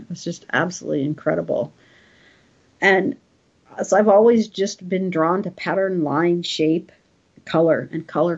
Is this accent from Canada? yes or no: no; New Mexico, United States; And I grew up in New Mexico, you know, and there was not a lot of other art.